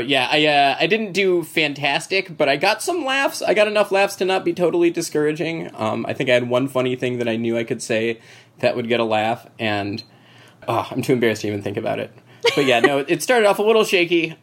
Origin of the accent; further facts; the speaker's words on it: Florida, United States; So I grew up in North Florida in a college town.